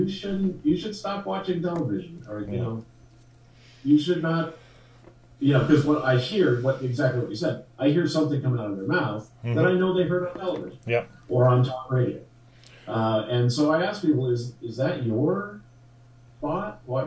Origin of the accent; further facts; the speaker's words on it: United States; See, I bring this up again. I'm the American here.